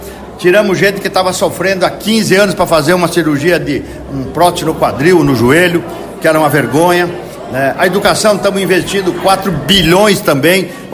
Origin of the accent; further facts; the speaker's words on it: Santa Catarina, Brazil; Porque eu sou do oeste de Santa Catarina.